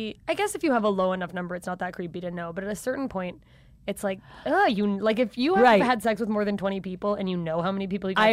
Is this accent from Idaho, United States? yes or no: no; Alaska, United States; born or raised there